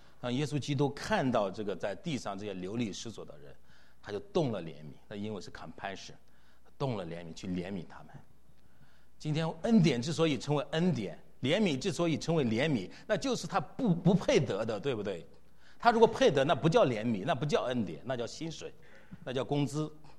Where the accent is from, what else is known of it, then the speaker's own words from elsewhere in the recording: China; 因为我们中国人是要面子，是吧？